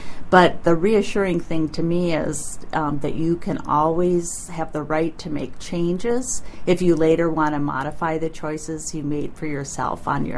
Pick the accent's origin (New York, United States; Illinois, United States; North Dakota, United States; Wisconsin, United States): North Dakota, United States; Fargo; born there; now in St. Cloud, United States; Well, I was born in Fargo, but the last several years have lived in St. Cloud, Minnesota.